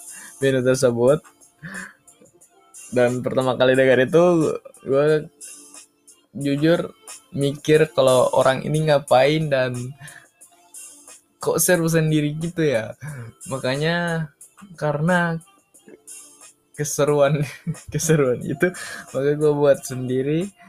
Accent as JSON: {"language": "Indonesian", "region": "Gorontalo", "country": "Indonesia", "said": "Gua berasal dari Gorontalo, dari Sulawesi."}